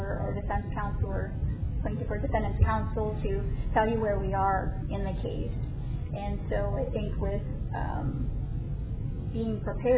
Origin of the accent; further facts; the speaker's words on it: Yuma, Arizona, United States; I am from Yuma, born and raised here. Went to high school in Yuma, attended Arizona State University, and then went to law school in California.